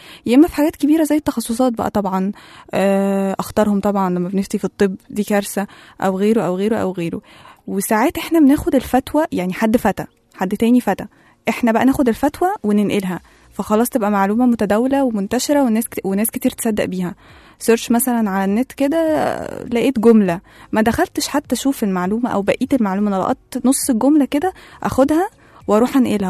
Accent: Egypt; بنيجي على مجتمعنا أو علينا كمصريين أو كعرب بشكل عام

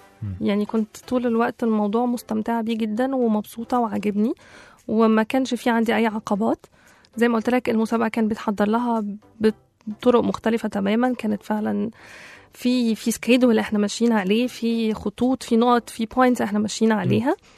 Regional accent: Egypt; عشان انا مصريه، عشان انا عربيه، عشان انا من افريقيا، عشان انا ما بتكلمش الماني، علشان الدين

